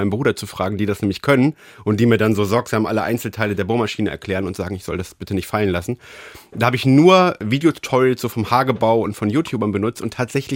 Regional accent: Verden, Lower Saxony, Germany; moved away as an adult; Also ich habe ja meine Heimatstadt damals so mit 19, glaube ich, verlassen und wollte nie zurück.

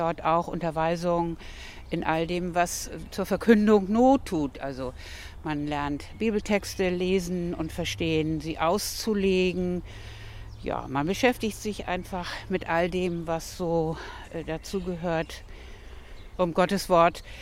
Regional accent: Münsterdorf, Schleswig-Holstein, Germany; Münsterdorf ist mein Heimat, das muss ich sagen. Bin hier wirklich zu Hus und bin hier auch gern.

